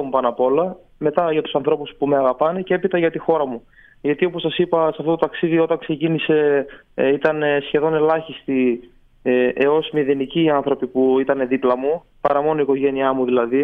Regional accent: Alexandroupoli, Eastern Macedonia and Thrace, Greece; βρίσκομαι και κατάγομαι από την Αλεξανδρούπολη, που είναι μια πάρα πολύ κλειστή κοινωνία

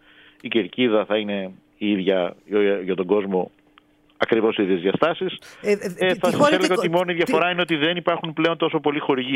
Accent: Eastern Macedonia and Thrace, Greece; Από τη Θράκη που είναι η πατρίδα μου μέχρι κάτω στην Κρήτη.

